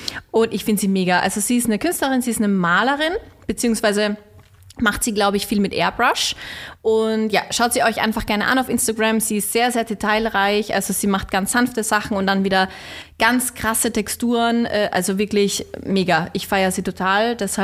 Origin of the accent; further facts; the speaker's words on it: Austria; Ich komme aus Österreich